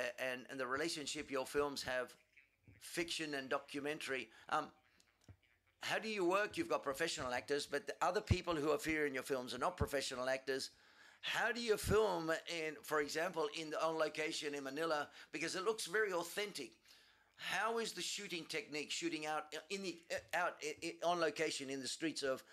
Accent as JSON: {"language": "English", "country": "Peru", "said": "I'm from Peru."}